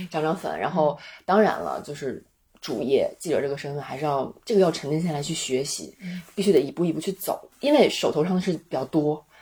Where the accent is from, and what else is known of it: China